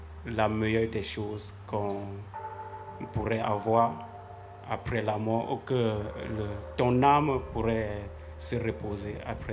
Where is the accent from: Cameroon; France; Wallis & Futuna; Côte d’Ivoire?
Cameroon; Je suis Camerounais d'origine. Si je peux donner mon avis sur le paradis, je suis déjà chrétienne, catholique, croyant.